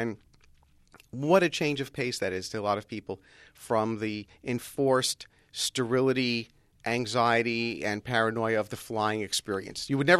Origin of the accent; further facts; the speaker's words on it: New York City, New York, United States; I remember being a small and growing up in New York City.